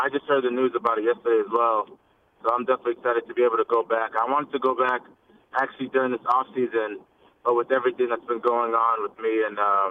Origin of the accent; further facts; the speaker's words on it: London, United Kingdom; moved away; It's a cereal that I grew up eating in London.